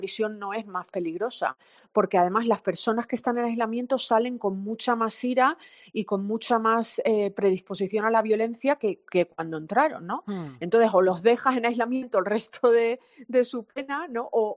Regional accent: Canary Islands, Spain; also born or lived in Madrid; yo nací, me crié en Lanzarote y estudié en Madrid, porque mi madre es de Madrid y mi padre era canario

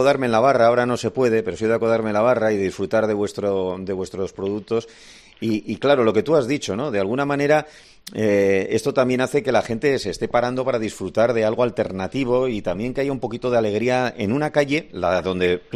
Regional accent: Basque Country, Spain; tienes un nombre muy bonito, que es el de mi tierra, de la Virgen de mi tierra, Begoña.

